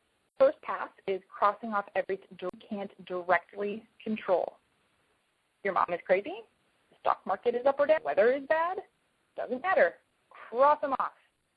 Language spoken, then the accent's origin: English; Midwest, United States; Now, keep in mind that I'm from the Midwest. We invented passive-aggressive tendencies